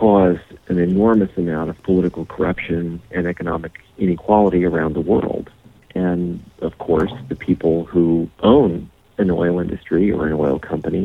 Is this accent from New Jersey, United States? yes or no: no; California, United States; I live in California, and I was raised in California.